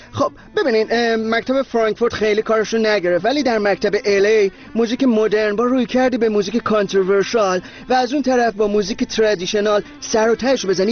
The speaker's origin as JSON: {"language": "Persian", "country": "Iran", "moved": "yes", "said": "من خودم توی 6 ماهی که از ایران بیرون اومدم"}